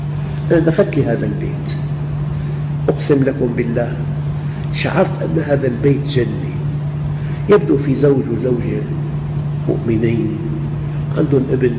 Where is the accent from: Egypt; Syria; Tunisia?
Syria; Damascus, Damascus Governorate; في عندنا بالشام جادات،